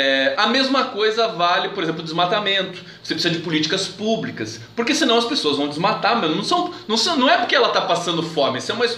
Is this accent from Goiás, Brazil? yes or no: no; Caçapava, São Paulo, Brazil; Eu sou aqui do Vale do Paraíba, vocês sabem, né? Caçapava e tal.